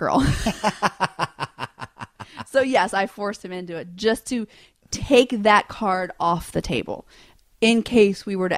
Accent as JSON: {"language": "English", "region": "Louisiana", "country": "United States", "tie": "born or raised there", "said": "I grew up in Louisiana with no money."}